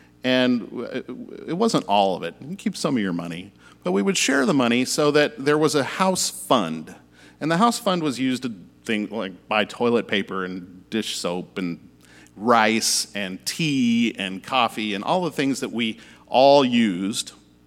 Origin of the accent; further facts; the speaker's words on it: Arkansas, United States; moved away as an adult; now in California, United States; I came to California from Arkansas 30 years ago because I was following … up the East Coast.